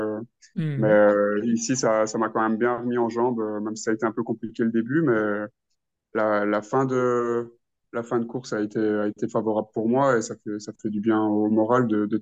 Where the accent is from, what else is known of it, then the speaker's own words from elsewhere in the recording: Wallonia, Belgium; Moi, je viens de Boisden, donc c'est entre Charleroi et Mons, donc c'est dans le centre. Donc, enfin, dans le sud du pays, mais au centre du sud, on va dire. Donc, il n'y a pas beaucoup de bosses, c'est un endroit un peu où il y a beaucoup de terri.